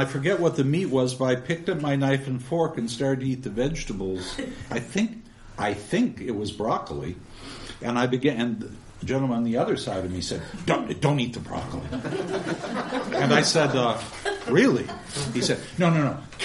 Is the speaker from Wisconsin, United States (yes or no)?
yes; Eau Claire, Wisconsin, United States; And I was born and raised in Eau Claire, Wisconsin, about 90 minutes from Winona, which was fortuitous. And every summer, I went back to Wisconsin.